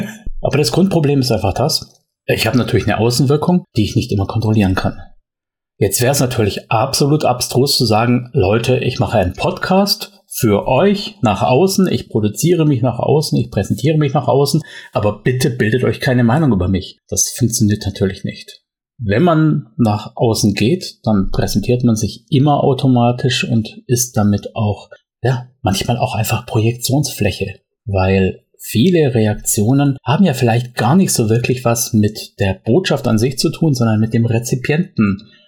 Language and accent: German; Baden-Württemberg, Germany; Heute gibt's von … Ebbes, wie man bei uns im Schwabenland sagt.